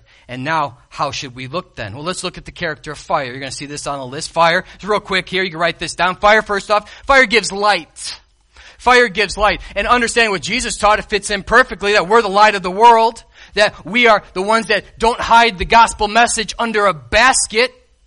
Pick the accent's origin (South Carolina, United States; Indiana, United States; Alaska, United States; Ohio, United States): Alaska, United States; Now, you know we're all from Alaska. And if you heard the story, living in the coldest inhabited place of North America for a ways, we saw some cold temperatures.